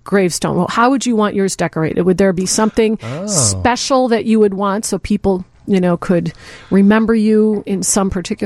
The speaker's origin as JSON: {"language": "English", "town": "Berwyn", "region": "Illinois", "country": "United States", "said": "I say that because I'm from Berwyn."}